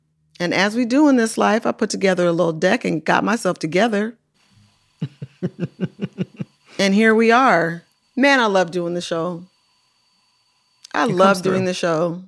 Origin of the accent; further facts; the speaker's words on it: Oakland, California, United States; I'm not a Detroit scholar. I come from Oakland.